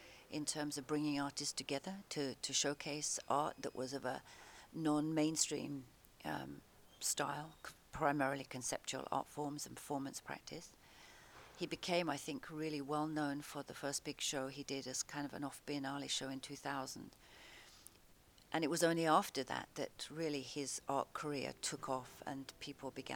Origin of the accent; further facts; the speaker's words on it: United Kingdom; now in China; I'm a British person based in China, where I've been for 20 years now.